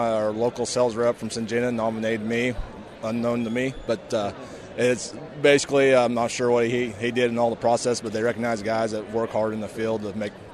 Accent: St. Marys, Kansas, United States; I'm from St. Mary's, Kansas.

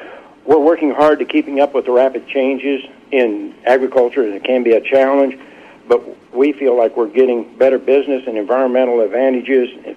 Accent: Atlanta, Illinois, United States; from Atlanta, Illinois

